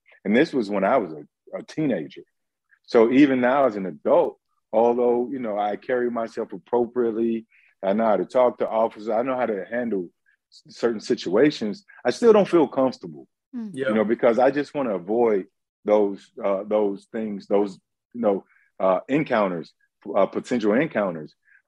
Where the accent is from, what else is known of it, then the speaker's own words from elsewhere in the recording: Florida, United States; I grew up in Palm Beach County.